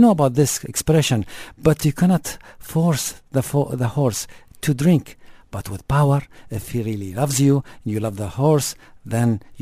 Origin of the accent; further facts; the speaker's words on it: Ajman, United Arab Emirates; Where are you from? I told him, I'm from Ajman.